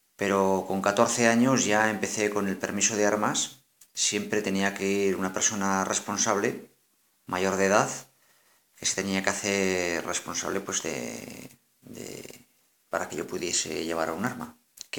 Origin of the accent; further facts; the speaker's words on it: La Rioja, Spain; tengo 46 años y bueno, soy de La Rioja